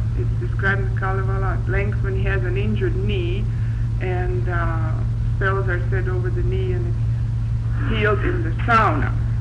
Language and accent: English; Latvia; I come from the Baltic countries, and we had sauna too. It went by another name, but it was much the same thing. I come from Latvia, and we certainly had sauna.